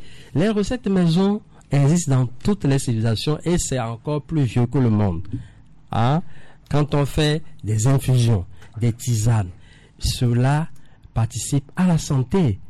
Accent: Togo; Nous sommes combien de Togolais dans nos Togo

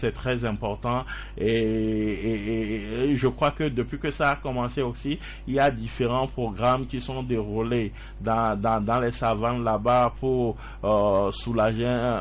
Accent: Togo; je crois que en tant que Togolais, nous devons rester mobilisés

